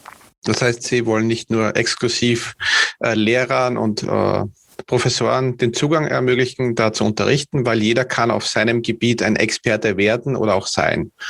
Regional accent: Vienna, Austria; ich komme aus Österreich, direkt aus der Hauptstadt.

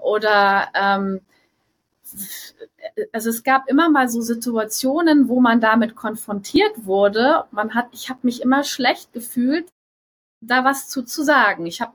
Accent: Rhineland-Palatinate, Germany; wo ich aufgewachsen bin, in der, also Eifel, Mosel

